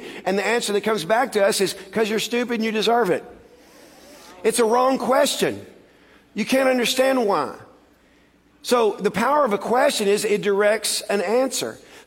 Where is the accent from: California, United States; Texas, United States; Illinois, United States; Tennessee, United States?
California, United States; accent: Californian; I know I got a little California accent. Y'all can tell that.